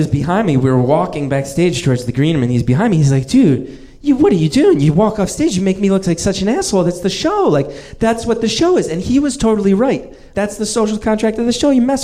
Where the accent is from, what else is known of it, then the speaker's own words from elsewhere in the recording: New Jersey, United States; now in Brooklyn, United States; I grew up in New Jersey. I live in Brooklyn now, but I grew up in New Jersey.